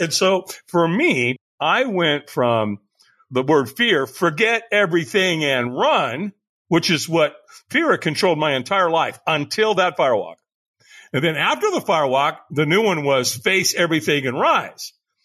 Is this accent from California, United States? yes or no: yes; Long Beach, California, United States; also born or lived in Hollywood, United States; You know, I was born in Hollywood, raised in Long Beach. So I used to go to Catalina almost every summer.